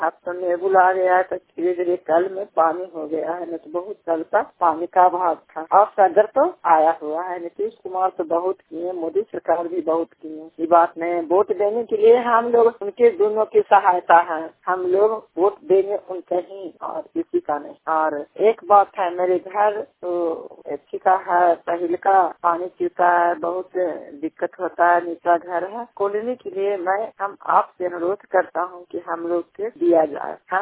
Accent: Hilsa, Bihar, India; छोटी मोटी के रहने वाले हैं, थाना हिलसा है, जिला नालंदा है और पंचायत कावा है।

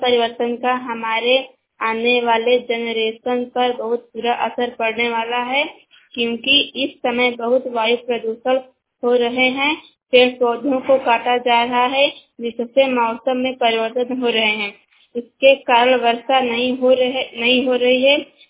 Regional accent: Varanasi, Uttar Pradesh, India; मैं वाराणसी की रहने वाली हूँ।

